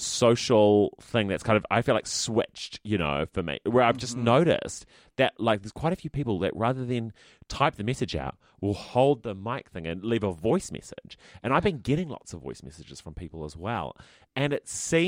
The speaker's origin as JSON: {"language": "English", "region": "Texas", "country": "United States", "said": "I'll say everything I like because I'm from Texas."}